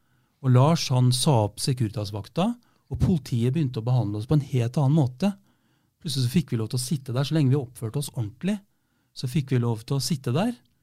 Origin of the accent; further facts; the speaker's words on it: Rjukan, Telemark, Norway; det var at jeg er jo fra Rjukan, men det var ingen som visste at jeg var fra Rjukan